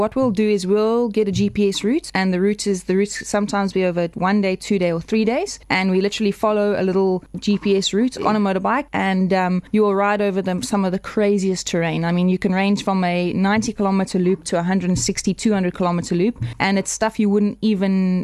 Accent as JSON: {"language": "English", "town": "Johannesburg", "region": "Gauteng", "country": "South Africa", "tie": "born there", "lives_now": "Hillcrest, South Africa", "said": "I was actually born in the north of Joburg, and I've been living in Hillcrest for the last 3 years."}